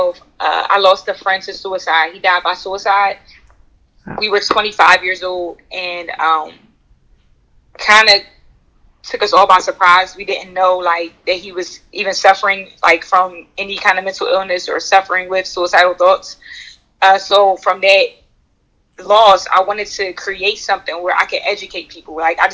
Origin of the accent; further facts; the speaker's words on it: Philadelphia, Pennsylvania, United States; I grew up in North Philadelphia, which is an urban neighborhood in Philadelphia.